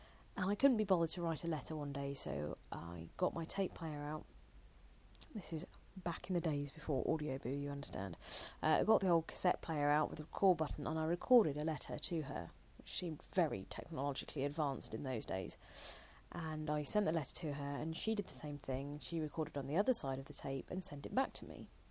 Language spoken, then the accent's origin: English; London, United Kingdom; accent: Cockney; I want to make it clear that I'm not ashamed of my Cockney accent.